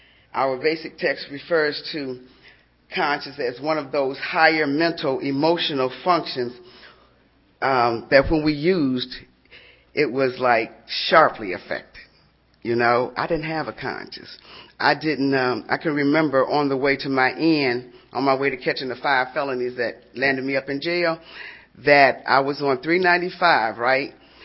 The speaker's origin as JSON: {"language": "English", "region": "Wisconsin", "country": "United States", "said": "And my second time around, I'm from Wisconsin. I had went back to Wisconsin and because my mom was sick, you know. And so my sister said, well, why don't you come home?"}